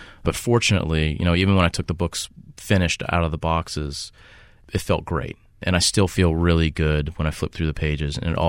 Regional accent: Louisiana, United States; I'm born and raised. I grew up in the Irish Channel. So my dad's British. My mom's from southeastern Louisiana.

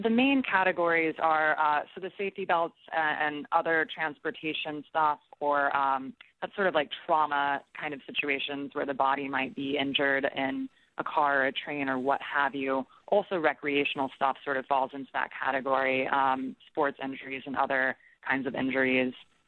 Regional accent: Kansas, United States; where I grew up in Kansas in Shawnee County, there was not a permanent coroner in the county.

